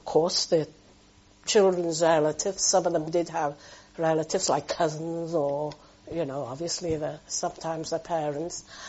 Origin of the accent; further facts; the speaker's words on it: Liverpool, North West England, United Kingdom; born there; I was born in Liverpool